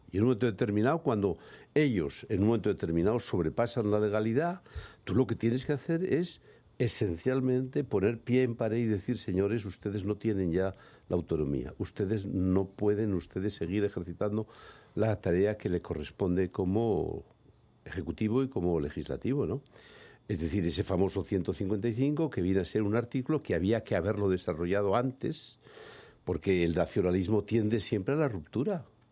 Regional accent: Spain; no tenemos que tener ningún complejo de inferioridad como españoles

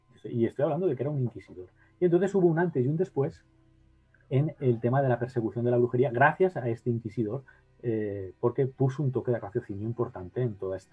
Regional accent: Valencia, Valencian Community, Spain; yo que soy de Valencia

